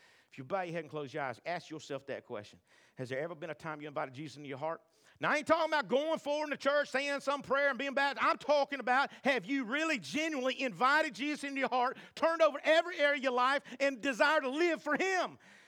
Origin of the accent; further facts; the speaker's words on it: Florida, United States; I come from Florida where it's hot.